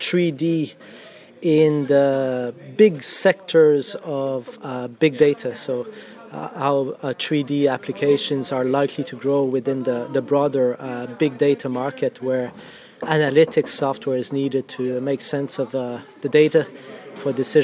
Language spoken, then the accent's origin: English; Quebec City, Quebec, Canada; now in Ireland; Yeah, I'm from Quebec City in Canada.